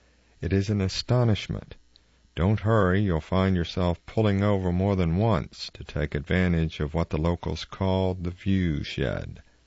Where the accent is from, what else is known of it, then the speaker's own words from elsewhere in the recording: Hong Kong; now in United States; I grew up in Hong Kong. Buildings, no space.